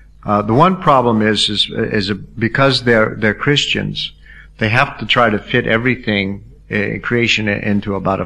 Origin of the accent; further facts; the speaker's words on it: Texas, United States; also born or lived in Oklahoma; there's still the fundamentalists that I grew up with in Texas and Oklahoma.